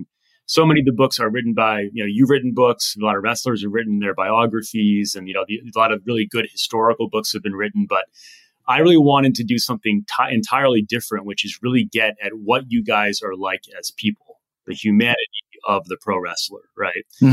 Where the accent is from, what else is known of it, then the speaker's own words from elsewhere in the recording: Rhode Island, United States; I grew up in Rhode Island.